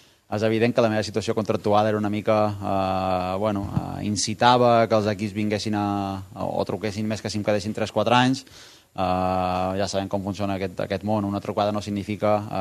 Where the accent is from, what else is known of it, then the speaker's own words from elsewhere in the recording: Balearic Islands, Spain; és que som de Mallorca, ens estira molt de la terra